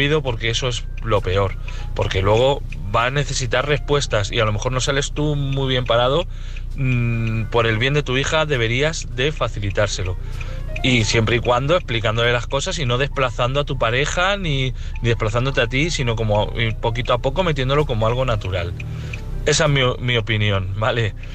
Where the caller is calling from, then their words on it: Valladolid, Castile and León, Spain; de Valladolid. Os voy a mandar otro audio porque he mandado uno muy largo.